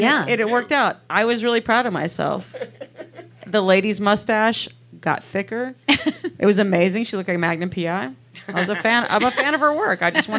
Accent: Texas, United States; And where I grew up in Texas, I went to Sam Houston State University.

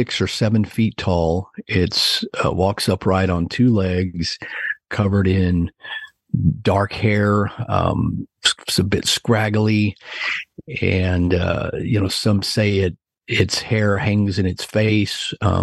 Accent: Fort Worth, Texas, United States; I was born in Fort Worth, Texas, and I've lived in Dallas-Fort Worth, Texas all my life.

